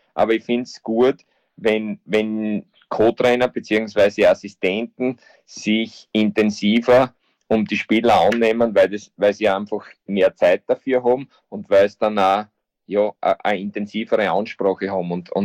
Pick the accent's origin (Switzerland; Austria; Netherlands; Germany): Austria; bei uns in Österreich